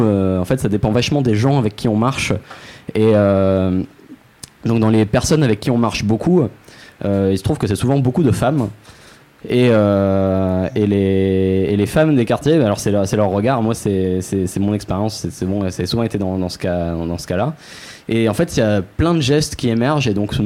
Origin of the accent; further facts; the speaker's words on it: Reims, Grand Est, France; now in Marseille, France; moi je suis pas marseillais de base, voilà, mais à coup le pas, je suis à Marseille depuis 6 ans, et je suis originaire de Reims, donc dans le Nord.